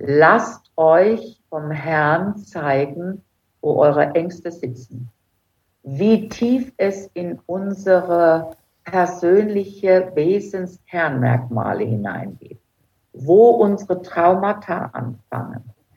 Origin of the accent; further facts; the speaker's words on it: Germany; und ich als Deutscher habe es eben nicht gekannt und nicht gesehen und bin vom Stuhl gefallen